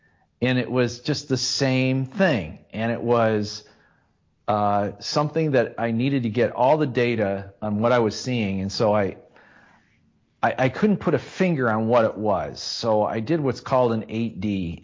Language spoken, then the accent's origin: English; Adrian, Michigan, United States; when the local theater, the Croswell, in my hometown of Adrian.